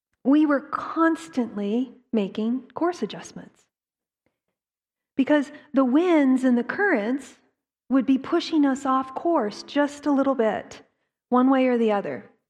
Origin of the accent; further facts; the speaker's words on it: Boston, Massachusetts, United States; some of you know, I grew up in the Boston area.